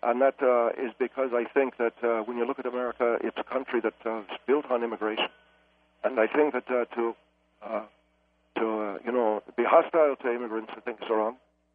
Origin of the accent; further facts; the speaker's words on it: County Meath, Ireland; now in United States; I'm an immigrant myself. I'm from the Republic of Ireland. I was born in County Meath. I came here at a time when the economy in Ireland was not as good as it is today